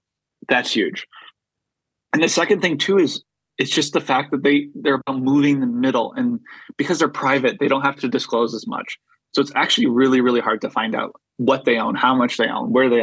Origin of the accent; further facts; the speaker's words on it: Iowa, United States; I didn't even want to talk about this at first because I'm from Iowa. Like, everyone talks about ethanol.